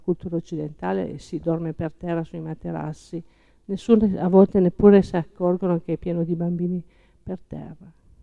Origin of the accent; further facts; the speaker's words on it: Piedmont, Italy; per fortuna che sono piemontese doc